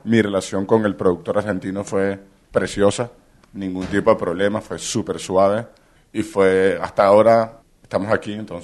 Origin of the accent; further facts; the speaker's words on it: Venezuela; Yo soy la parte venezolana de la película.